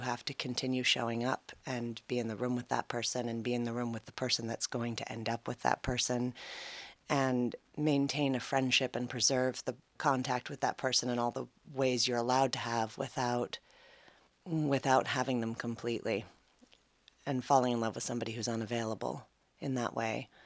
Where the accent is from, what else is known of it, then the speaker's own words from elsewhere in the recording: Manhattan, New York, United States; born there; I was born in Manhattan, so I didn't grow up around them necessarily. When we moved out of the city, I really wanted to learn to ride.